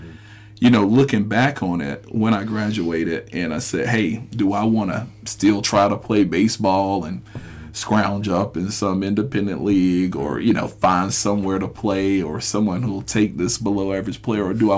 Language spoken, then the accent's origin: English; Union, South Carolina, United States; Just growing up in the small city that I was from. And again, I'm from Union, South Carolina, as I said in episode 1.